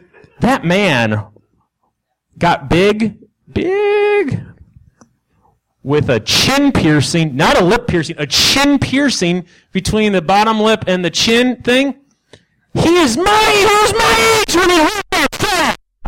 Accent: Chicago, Illinois, United States; Now, I'm from Chicago, Illinois.

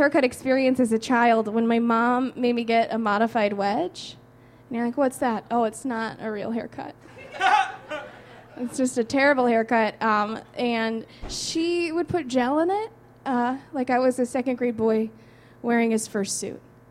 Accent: Evergreen Park, Illinois, United States; I'm from Evergreen Park.

